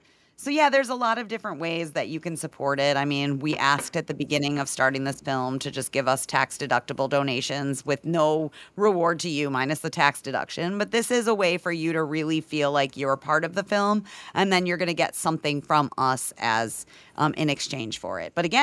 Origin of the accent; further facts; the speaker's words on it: Ohio, United States; accent: Midwest; Christian and I are both voice actors from the Midwest. So I think that we have, and I'm from Ohio, so I think my voice is supposed to be the most, like, balanced, unaccented